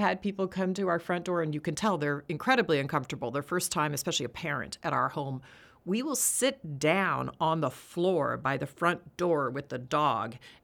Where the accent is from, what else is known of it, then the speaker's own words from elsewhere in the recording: Texas, United States; I grew up in Texas in a Catholic community. I hadn't really been around many East Coast people, let's say that.